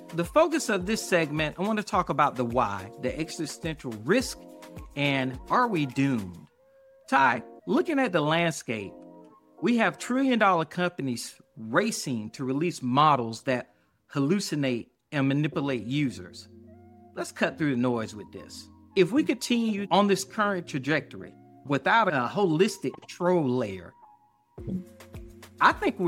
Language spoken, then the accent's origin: English; the South, United States; I'm a Southerner, ladies first.